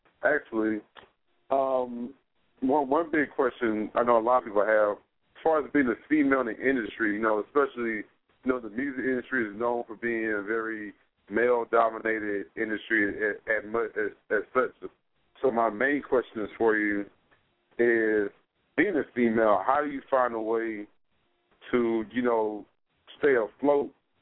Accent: Texas, United States; accent: Texas; I'm talking about my Texas accent.

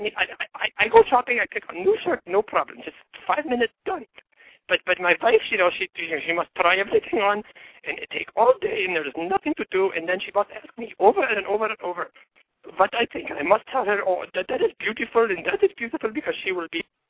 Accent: India; now in Vancouver, United States; Well, yes, that is where I am currently working, but I am from India.

